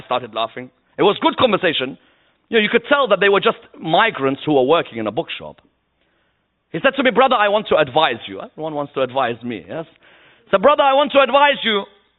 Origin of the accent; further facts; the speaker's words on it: Iraq; I said, I'm from Iraq. He said, Shia? I said, yes.